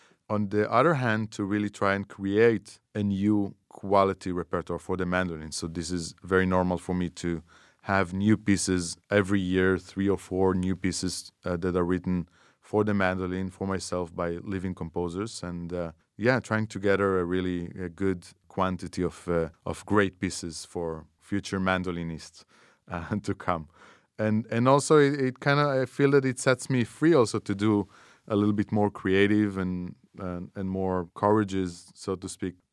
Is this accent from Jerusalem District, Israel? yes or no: no; Be'er Sheva, Southern District, Israel; So I grew up in Be'er Sheva in Israel, and, you know, the mandolin is not a popular instrument there